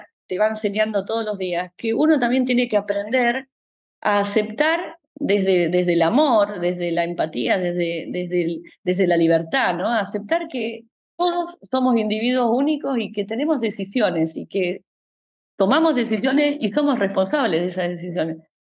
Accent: Argentina; moved away as an adult; yo soy argentina, o sea, yo viví 47 años, tengo mi familia, mis afectos, mi mundo allá.

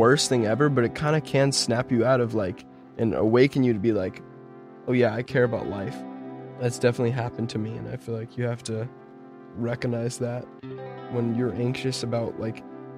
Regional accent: Los Angeles, California, United States; In LA, but all over.

